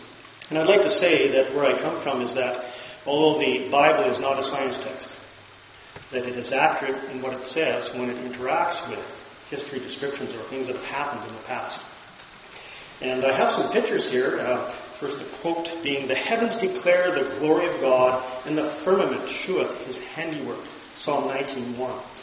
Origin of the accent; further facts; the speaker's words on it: Kelowna, British Columbia, Canada; I come from Kelowna, and here it is again.